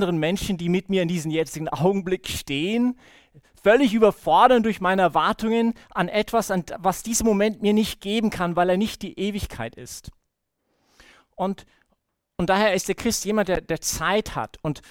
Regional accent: Canada; das war auch ein sehr schönes Geschenk für mich als Kanadier, endlich mal ein bisschen Winter zu erleben in Kalifornien.

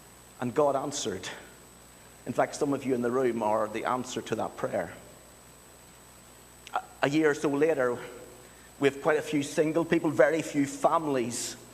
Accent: Northern Ireland, United Kingdom; My brother's over from Northern Ireland. I'm losing my accent.

